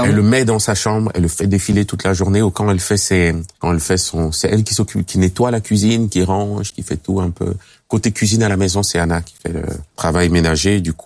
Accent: Cameroon; Moi, je suis Camerounais.

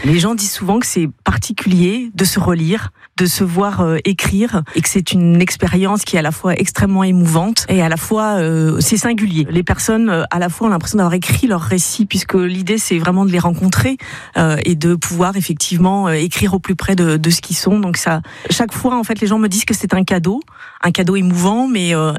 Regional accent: Parigné-l'Évêque, Pays de la Loire, France; also born or lived in Le Mans; j'ai 50 ans, je suis née au Mans et j'ai grandi à Parigny-l'Évêque.

